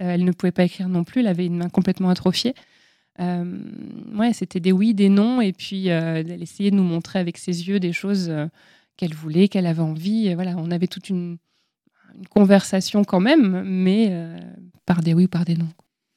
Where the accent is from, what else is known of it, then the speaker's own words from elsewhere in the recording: Lille, Hauts-de-France, France; born there; je suis née à Lille